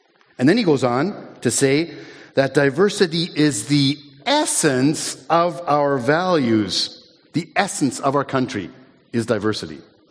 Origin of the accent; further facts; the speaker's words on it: Vancouver, British Columbia, Canada; Way back in the 70s, I remember growing up in Vancouver, and McDonald's opened shop right in my neighborhood, Carisdale. That's the west side of Vancouver.